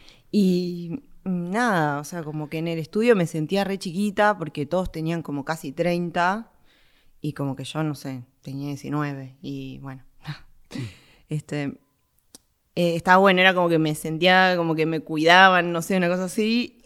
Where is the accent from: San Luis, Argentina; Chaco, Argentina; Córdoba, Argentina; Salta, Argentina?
Salta, Argentina; now in Buenos Aires, Argentina; Yo soy de Salta y vine a vivir a Buenos Aires para hacer la facultad.